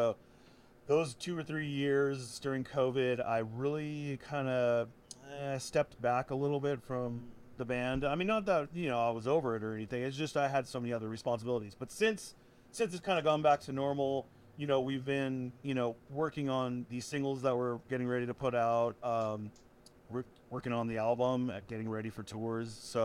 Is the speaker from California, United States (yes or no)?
yes; Santa Cruz, California, United States; Even though I'm from Santa Cruz, I used to come down here all the time